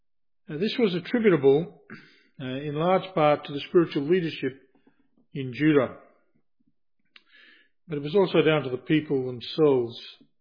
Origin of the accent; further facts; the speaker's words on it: Rockhampton, Queensland, Australia; I can remember when I was a boy growing up in Rockhampton